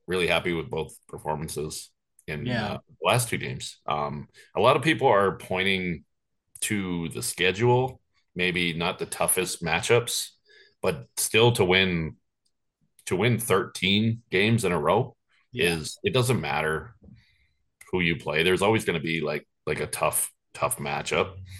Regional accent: Canada; Like, we're Canadian.

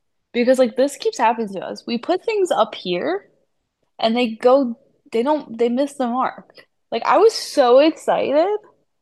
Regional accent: New York, United States; So I guess because I'm from Long Island and all the bars on Long Island, all they play is country music

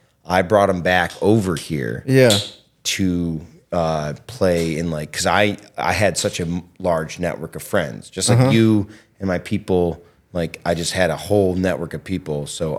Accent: Ogdensburg, New York, United States; Well, I'm from Ogdensburg, so.

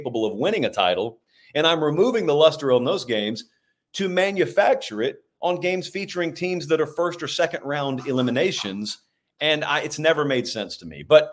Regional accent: Georgia, United States; I grew up in Georgia.

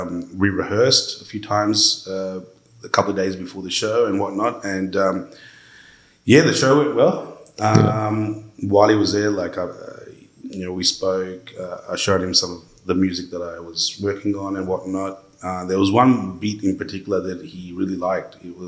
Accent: Australia; He knew I was from Australia

